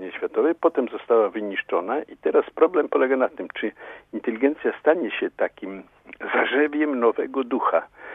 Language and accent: Polish; Nasierowo Górne, Masovian Voivodeship, Poland; ja się urodziłem nad Bugiem, ale miałem pół roku, jak rodzice się stamtąd wyprowadzili i mieszkaliśmy niedaleko od Ciechanowa, w takiej wiosce, to się nazywało Nasierowo Górne